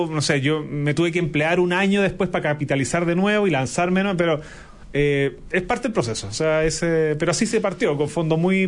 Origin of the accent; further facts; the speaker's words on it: Chile; Y a veces no lo valoramos tanto. Cuando salimos de Chile nos damos cuenta de lo importante que es.